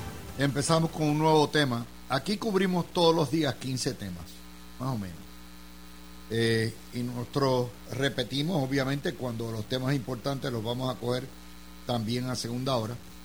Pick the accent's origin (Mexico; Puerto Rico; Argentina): Puerto Rico; no somos diáspora, somos sencillamente puertorriqueños que vivimos en otras partes de nuestra nación.